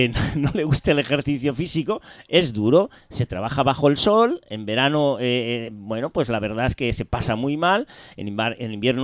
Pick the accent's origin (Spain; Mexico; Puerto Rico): Spain; vamos a hacerle ya, pero como españoles, porque la economía es circular